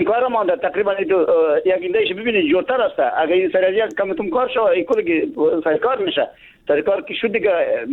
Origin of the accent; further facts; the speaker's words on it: Jowzjan, Afghanistan; نظر ما ای بودم دامنی ولایت ما شما رو ببینی